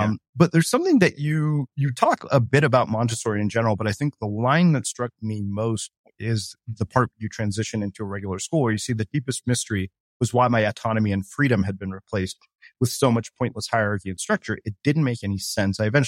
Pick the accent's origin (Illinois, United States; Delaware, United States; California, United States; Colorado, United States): California, United States; I didn't go to my prom, even though I grew up in California.